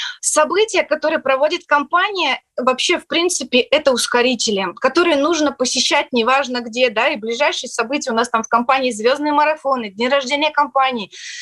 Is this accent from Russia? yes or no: yes; Polysayevo, Kemerovo Oblast, Russia; когда я приехала сама из Кузбасса, жила в Полысаево и приехала в институт